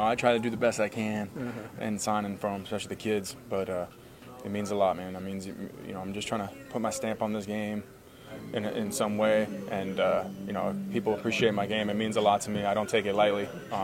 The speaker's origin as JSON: {"language": "English", "region": "California", "country": "United States", "said": "I'm from Orange County, California."}